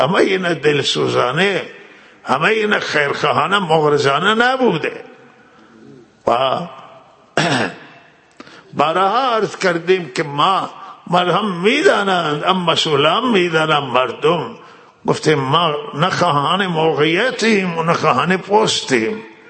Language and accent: Persian; Iran; همه ما ایرانی هستیم و صاحبان این وطنیم،